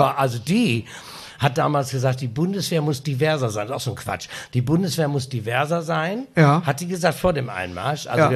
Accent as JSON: {"language": "German", "town": "Osnabrück", "region": "Lower Saxony", "country": "Germany", "tie": "born or raised there", "lives_now": "Hamburg, Germany", "said": "Ich liebe Osnabrück, das ist meine Heimat. Aber ich lebe in Hamburg"}